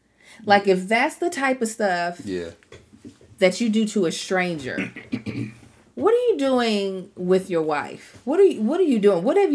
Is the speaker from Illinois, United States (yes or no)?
no; Baltimore, Maryland, United States; oh, I'm from Baltimore. We love crabs.